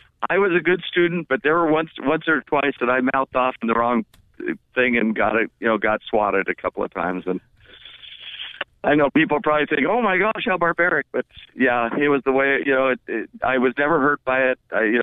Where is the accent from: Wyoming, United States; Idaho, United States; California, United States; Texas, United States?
Wyoming, United States; And I'm originally from Wyoming, so I'm really shocked that Wyoming would do such a thing.